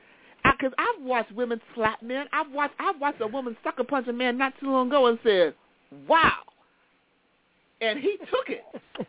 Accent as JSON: {"language": "English", "town": "Youngstown", "region": "Ohio", "country": "United States", "said": "I'm a thug from Youngstown. We have real thugs here."}